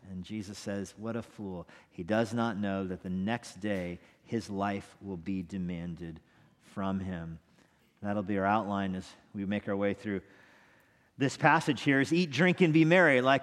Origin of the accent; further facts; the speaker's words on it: United States; I thought, I'm an American. I should go to church at least once in my life.